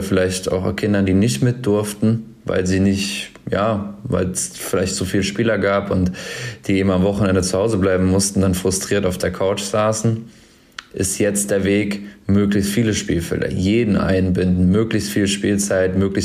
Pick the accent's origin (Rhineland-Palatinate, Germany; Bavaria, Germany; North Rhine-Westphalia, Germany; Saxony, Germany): Rhineland-Palatinate, Germany; Mainz; Ich komme ja aus Mainz, also der Südwestdeutsche Fußballverband ist mein Heimatverband.